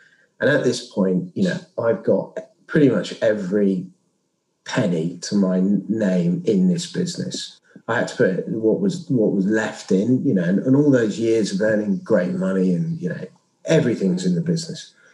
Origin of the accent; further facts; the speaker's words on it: Wales, United Kingdom; I played rugby as a kid. I grew up in Wales.